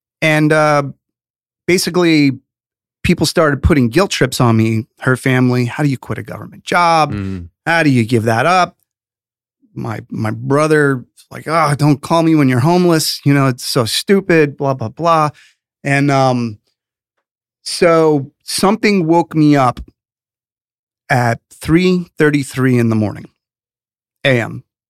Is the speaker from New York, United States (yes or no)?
yes; Bronx, New York, United States; also born or lived in Rockland County, New York / Florida; I was born in the Bronx and grew up in the city as a youngster, then a teenager, who lived in the Rockland County area, Sleepy Hollow area, great place to grow up in New York.